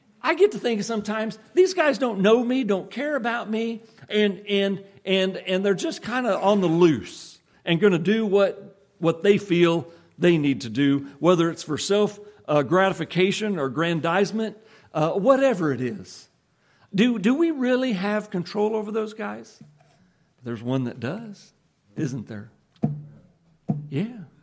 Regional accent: Nebraska, United States; now in Georgia, United States; I still say I'm from Nebraska, so I'd be black loam dirt, but I've been in Georgia long enough.

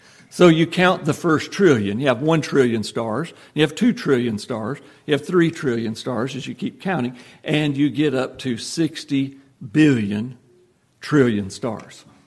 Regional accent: Nebraska, United States; You know, I grew up in Nebraska

